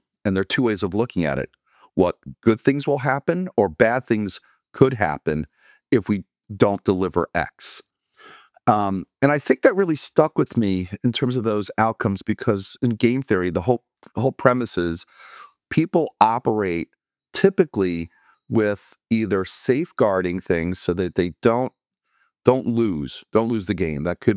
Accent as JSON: {"language": "English", "region": "New York", "country": "United States", "lives_now": "Connecticut, United States", "said": "I'm originally from New York. Spent most of my career working in financial services in Manhattan."}